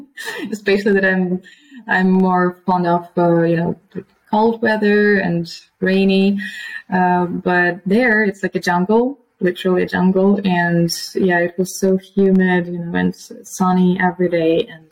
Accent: Ukraine; moved away as an adult; also born or lived in China; now in Poland; I spent 3 years in China and now in Poland. And actually, originally, I come from Ukraine

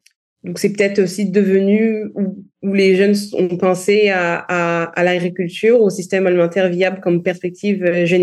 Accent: Gabon; Étant petite, moi, j'ai beaucoup voyagé au travers de mon pays d'origine. Quand j'avais, je pense, 12 ans, on faisait un petit peu le tour du Gabon en famille.

